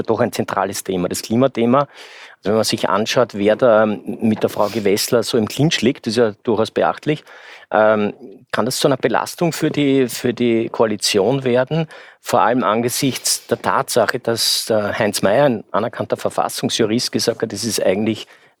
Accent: Lower Austria, Austria; Also im Markfeld kannst du eh nichts verschandeln, wenn ich das so sagen darf. Ich bin dort in der Nähe aufgewachsen.

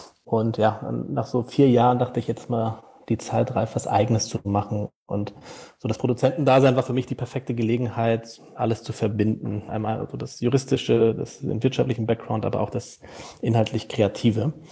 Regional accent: Frankfurt, Hesse, Germany; Frankfurter Bub, ich bin tatsächlich der Frankfurter Bub.

